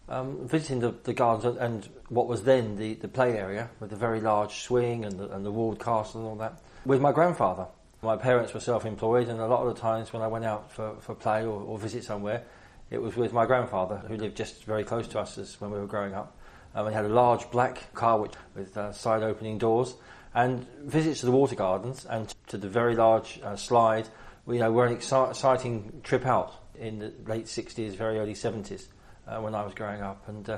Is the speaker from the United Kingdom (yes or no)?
yes; Hemel Hempstead, East of England, United Kingdom; I'm 51 and I was born in Hemel, so I've been here for the whole of my 51 years, never having lived anywhere other than Hemel.